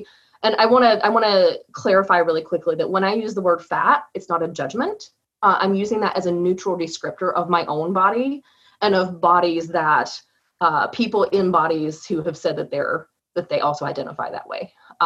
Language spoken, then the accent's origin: English; the South, United States; Particularly as I'm Southern, I grew up in the South, and proper Southern ladies don't get angry.